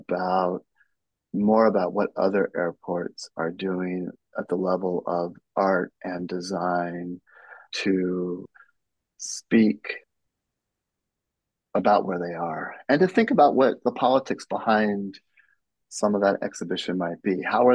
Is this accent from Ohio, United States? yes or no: no; California, United States; I'm from the Bay Area, I knew something about its history.